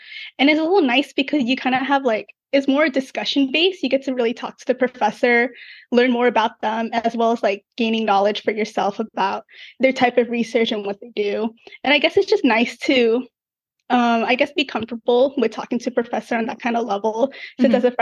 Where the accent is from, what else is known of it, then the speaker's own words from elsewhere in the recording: Baldwin Park, California, United States; So I'm from Baldwin Park, California, and I went to Monrovia High School, which is like a little city in the middle of SoCal.